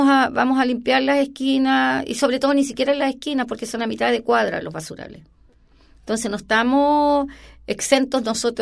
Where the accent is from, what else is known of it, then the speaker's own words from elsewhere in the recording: San Joaquín, Santiago Metropolitan, Chile; also born or lived in San Miguel; yo nací en San Joaquín. Yo he vivido toda la vida en San Joaquín. Nací en San Miguel, ¿ya? Y después fuimos a San Joaquín, claro.